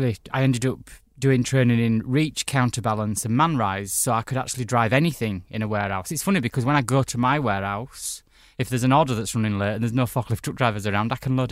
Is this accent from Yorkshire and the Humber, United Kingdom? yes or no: yes; Bradford, Yorkshire and the Humber, United Kingdom; now in London, United Kingdom; I was born in Bradford in West Yorkshire, in a little town, population 500,000. That's where I went to school, that's where I grew up.